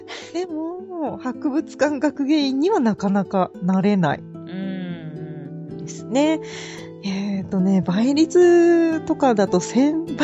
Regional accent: Gifu, Japan; 確かに私の地元の岐阜県美術館も、ちょっと遠いですね。

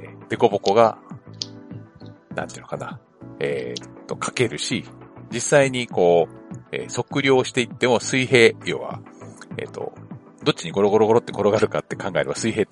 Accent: Sawara, Chiba, Japan; also born or lived in Kujukuri; 一応、生まれは九十九里町なんだけど、向こう入りして、香取市佐原ですね。

